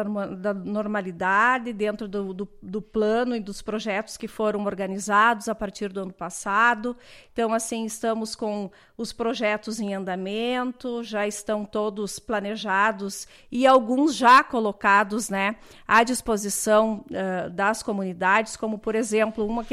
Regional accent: Capão Bonito do Sul, Rio Grande do Sul, Brazil; Nós que nascemos e se criamos em Capão Bonito

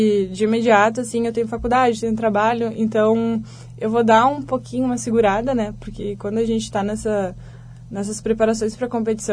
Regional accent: Itapuca, Rio Grande do Sul, Brazil; now in Garibaldi, Brazil; Não, eu sou natural de Itapuca, é uma cidade perto de Arvorezinha, Soledade. Mas eu já moro aqui em Garibaldi já fazem praticamente 6 anos.

